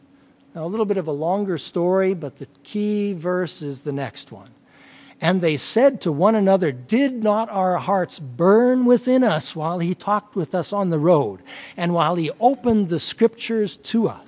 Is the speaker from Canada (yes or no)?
yes; Western Canada, Canada; I'm from Western Canada